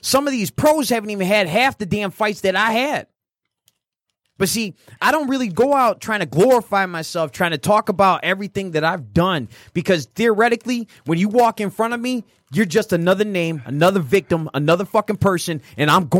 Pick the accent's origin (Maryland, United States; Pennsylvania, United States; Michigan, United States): Michigan, United States; Detroit; I came from Detroit, born and raised.